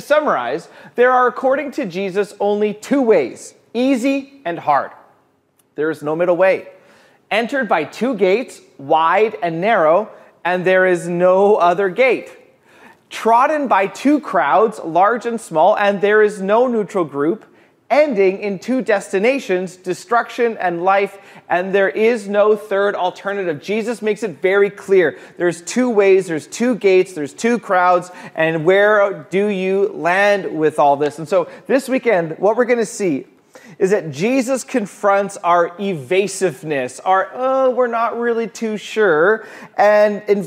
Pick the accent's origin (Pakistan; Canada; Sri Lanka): Canada; there's something about being a Canadian that we're skeptical about anybody radical or anybody like this is the way forward